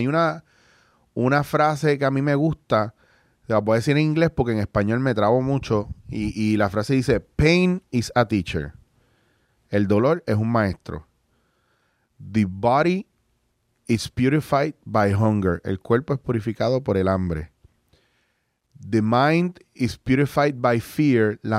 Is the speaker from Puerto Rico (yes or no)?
yes; Puerto Rico; Y como puertorriqueños muchas veces hacemos eso.